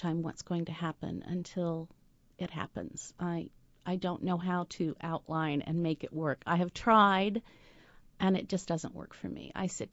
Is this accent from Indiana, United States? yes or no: yes; Indianapolis, Indiana, United States; I was born and raised in Irvington and went to IPS schools and graduated from Howe High School